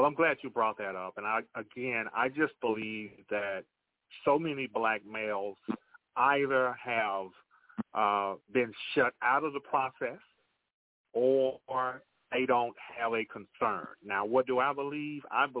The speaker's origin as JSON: {"language": "English", "region": "Mississippi", "country": "United States", "tie": "born or raised there", "lives_now": "Chicago, United States", "said": "And I grew up in Mississippi, not far from the murder site of Emmett Till, about 8 miles from that site."}